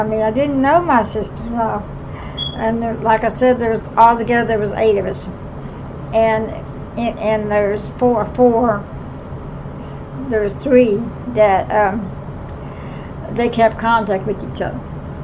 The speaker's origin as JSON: {"language": "English", "town": "Kansas City", "region": "Kansas", "country": "United States", "tie": "born or raised there", "said": "Well, I was raised in Armadale, but I don't know how long I lived there."}